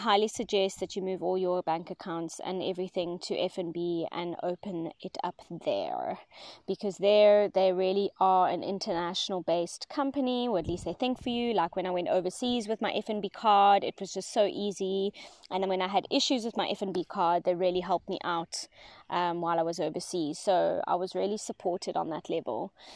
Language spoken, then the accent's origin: English; South Africa; I'm from South Africa, so we have a few banking systems here and I've been with all of them.